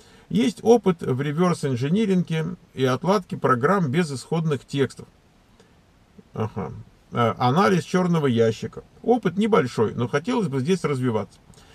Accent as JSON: {"language": "Russian", "region": "Moscow", "country": "Russia", "said": "Я из Москвы, 28 лет, закончил МИФИ, математик, системный программист"}